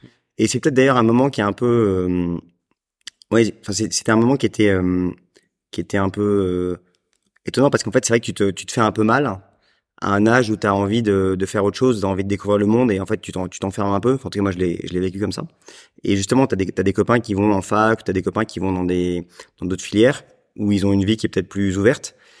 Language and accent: French; Paris, Île-de-France, France; À Paris. J'ai grandi à Paris jusqu'à 19 ans où je pars à Lille faire mes études.